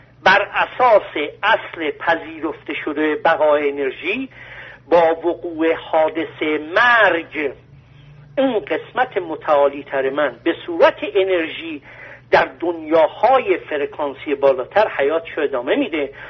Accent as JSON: {"language": "Persian", "country": "Iran", "tie": "born there", "said": "مرد به دنیا اومدم، ایرانی به دنیا اومدم، در ایران به دنیا اومدم،"}